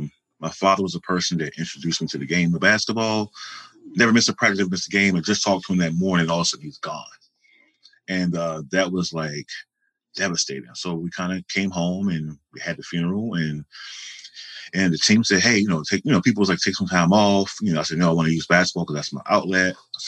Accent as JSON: {"language": "English", "town": "Washington", "region": "District of Columbia", "country": "United States", "lives_now": "New York, United States", "said": "You know, I'm from Washington, from the Maryland, Washington, D.C. area, but I don't know where I'm about to be living for the rest of my life."}